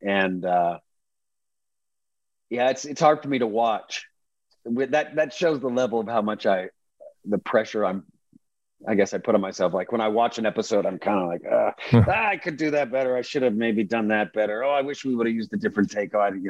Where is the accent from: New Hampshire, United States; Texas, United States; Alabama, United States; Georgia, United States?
Texas, United States; Dallas; Well, I grew up in Dallas in the 80s.